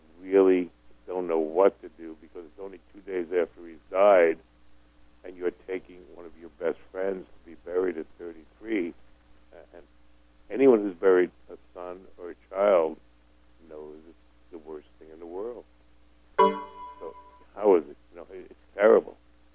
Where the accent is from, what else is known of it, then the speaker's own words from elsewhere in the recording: New York, United States; born there; he knew I knew the buildings in New York because I was born in New York with the gargoyles and everything.